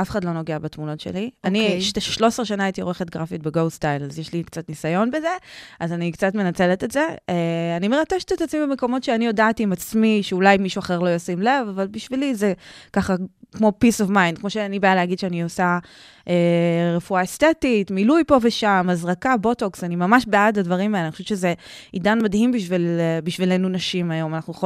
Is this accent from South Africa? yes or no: yes; South Africa; also born or lived in United States; now in Israel; אני גדלתי בדרום אפריקה, ארצות הברית, אז זה בא לי נורא טבעי.